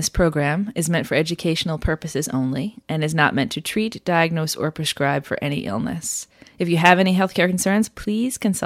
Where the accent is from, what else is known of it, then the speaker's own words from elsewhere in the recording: New England, United States; That's because we're from New England.